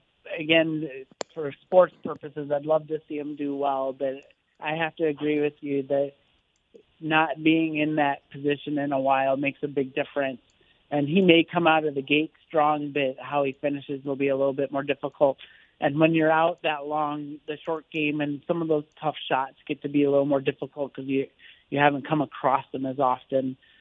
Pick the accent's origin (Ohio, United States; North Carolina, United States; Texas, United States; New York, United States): Ohio, United States; It's not a disadvantage because I'm from Ohio and I get to play there regularly.